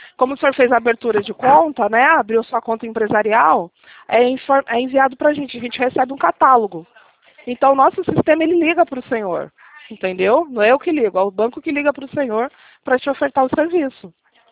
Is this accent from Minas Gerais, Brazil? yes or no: no; Rio de Janeiro, Brazil; eu sou do Rio de Janeiro.